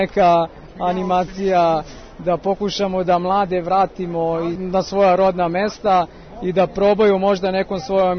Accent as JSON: {"language": "Serbian", "country": "Serbia", "said": "ljudi u našem kraju sve manje i to je možda i najveći problem kod nas u Srbiji"}